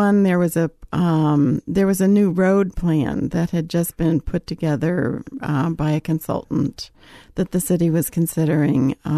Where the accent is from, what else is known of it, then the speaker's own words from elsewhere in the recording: Union, New Jersey, United States; Well, I grew up in New Jersey, where I was born.